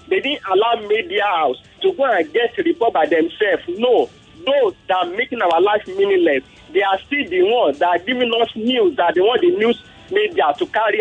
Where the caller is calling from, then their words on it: India; I'm calling from India.